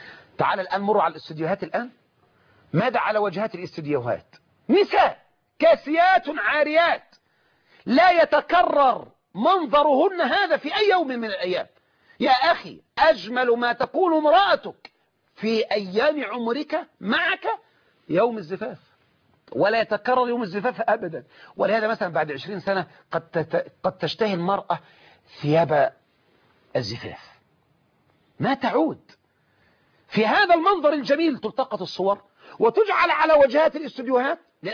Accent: Egypt

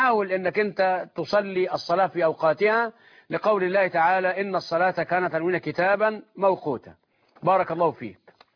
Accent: Egypt; هب أنه عندنا في مصر، ما واجبنا نحوه؟

